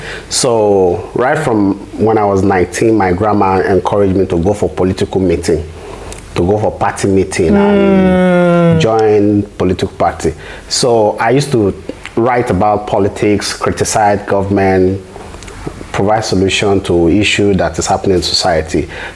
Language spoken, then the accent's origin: English; Nigeria; Our citizenship as a Nigerian is bastardized, but we still have to remind the politicians that we are citizens